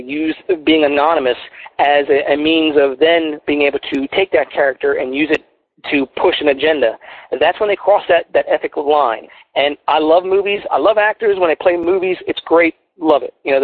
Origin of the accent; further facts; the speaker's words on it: Philadelphia, Pennsylvania, United States; moved away; I'm originally from Philadelphia, so and I don't know if you can tell by my accent, but you know, I've been living in Texas for long enough where I've lost a lot of that accent.